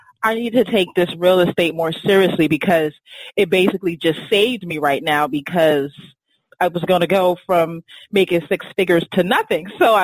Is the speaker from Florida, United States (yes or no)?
no; Brooklyn, New York, United States; Because I knew you were from New York, but I didn't know you were in Brooklyn, actually. Because, yeah, I grew up in Brooklyn.